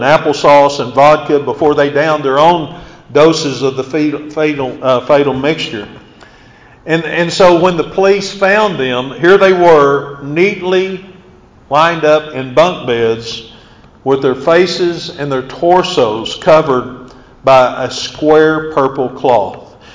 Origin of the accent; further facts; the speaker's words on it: Hilton, Oklahoma, United States; Lafayette, Louisiana is a very different culture than the culture I grew up in Hilton, Oklahoma.